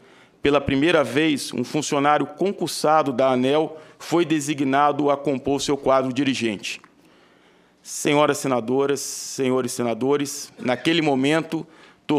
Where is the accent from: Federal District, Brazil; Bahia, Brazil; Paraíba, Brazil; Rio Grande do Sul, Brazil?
Paraíba, Brazil; Pombal; also born or lived in Maceió; Nasci em Maceió, Alagoas, mas fui acolhido como filho de Pombal. A cidade de Pombal fica no sertão da Paraíba